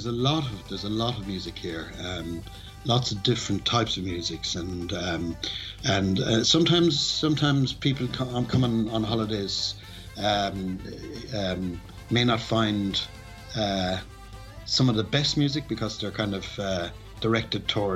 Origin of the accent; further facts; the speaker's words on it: Ireland; When we come to Europe, there's a kind of a because we're coming from Ireland